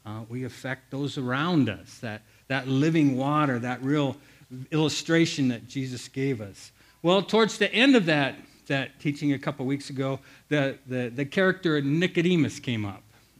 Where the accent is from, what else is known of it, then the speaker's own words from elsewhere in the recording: Osage, Iowa, United States; I remember as a young boy, I grew up in Osage, Iowa, a small rural town in Iowa. That's where I grew up.